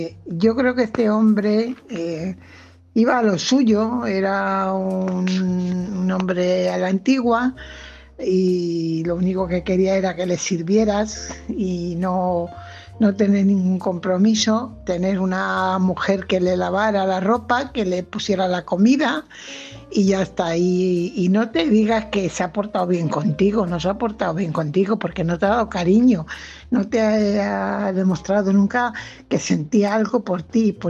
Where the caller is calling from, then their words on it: Fuenlabrada, Community of Madrid, Spain; corresponsal de Fuenlabrada.